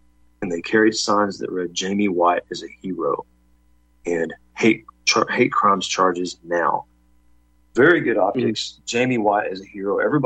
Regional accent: Mayfield, Kentucky, United States; one of the most heinous murders that has happened recently in my childhood small town, my hometown of Mayfield, Kentucky.

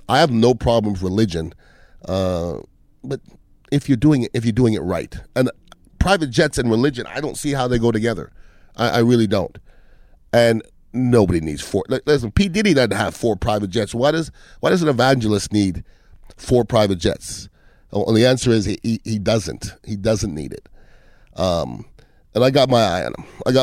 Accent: Montreal, Quebec, Canada; I grew up in Montreal, Canada

